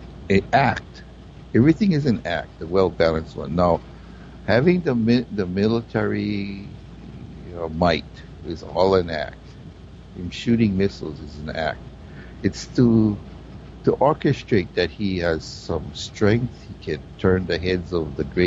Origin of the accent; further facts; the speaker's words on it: Hawaii, United States; Like I was born and raised in Hawaii, it's like, what?